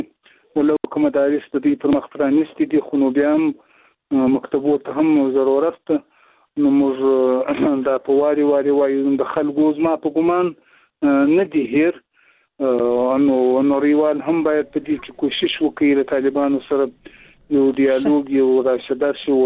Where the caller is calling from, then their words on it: Zabul, Afghanistan; د زابل ولایت د شاجیل ولسوالۍ څخه ستاسو سره په اړیکه کې یم